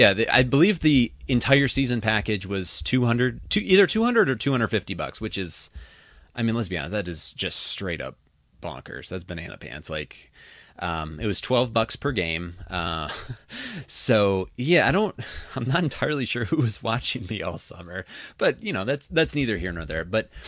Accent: Traverse City, Michigan, United States; baseball is a game that means a very, very lot to me, as does my hometown of Traverse City.

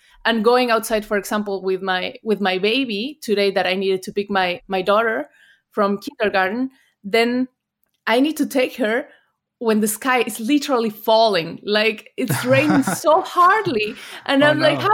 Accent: Mexico; now in Germany; I come from Mexico

